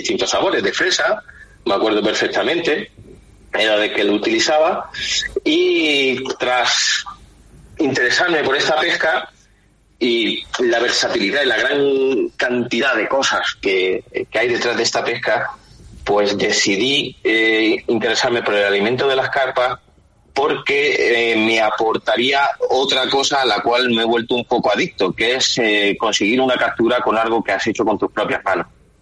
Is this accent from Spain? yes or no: yes; Las Palmas de Gran Canaria, Canary Islands, Spain; born there; Aunque de acento ya me quedan solo algunos flecos, pero sí, nací en Las Palmas de Gran Canaria.